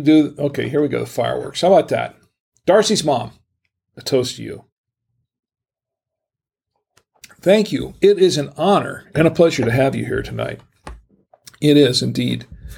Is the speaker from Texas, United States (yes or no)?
no; Orlando, Florida, United States; now in Charlotte, United States; all my fellow podcasters in Orlando were there. That's my hometown, is O-Town. We live in Charlotte, but I've never called Charlotte my home, and I don't think I ever really will.